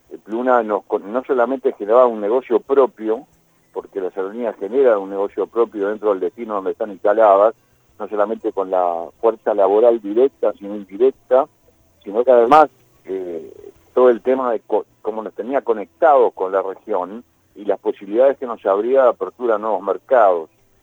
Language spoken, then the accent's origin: Spanish; Uruguay; trabajando en una agencia de viajes en la Argentina, por más que soy uruguayo